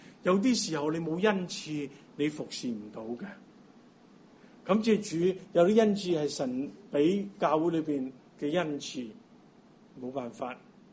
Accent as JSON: {"language": "Cantonese", "country": "China", "said": "我哋中国人每个细路咧，佢最大嘅贡献就系乖啲嘅啫。"}